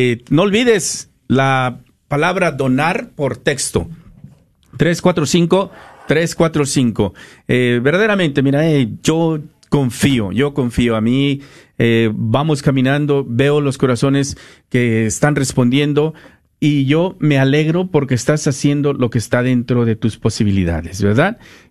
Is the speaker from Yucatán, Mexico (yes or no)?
no; Guerrero, Mexico; Está casado con una de mi tierra, de allá de Guerrero.